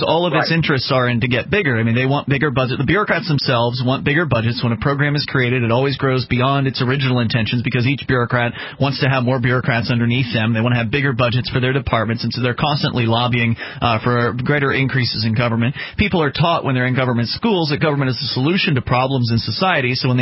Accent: Florida, United States; I was from Florida and now we're in New Hampshire.

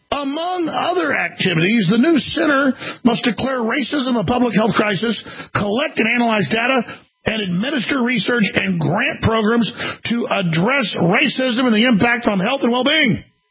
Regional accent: Dallas, Texas, United States; bigger than Dallas. My hometown.

